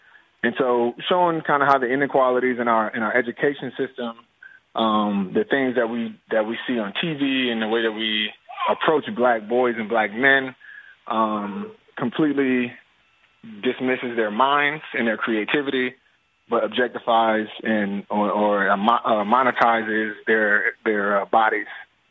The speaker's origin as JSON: {"language": "English", "region": "New Jersey", "country": "United States", "lives_now": "New Orleans, United States", "said": "I'm from New Jersey, South Jersey, we're doing these things, doing the same initiative, and then here in the 504, so..."}